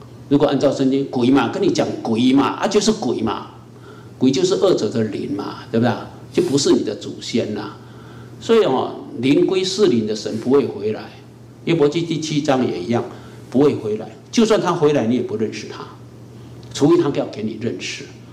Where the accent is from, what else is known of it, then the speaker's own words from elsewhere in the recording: Taiwan; 像我们台湾人拜的那个